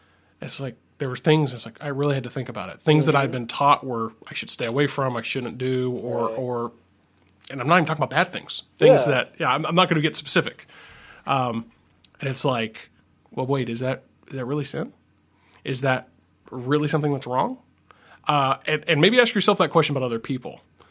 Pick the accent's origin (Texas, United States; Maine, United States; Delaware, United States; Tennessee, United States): Tennessee, United States; also born or lived in Alabama; I was born in Alabama, raised in Tennessee.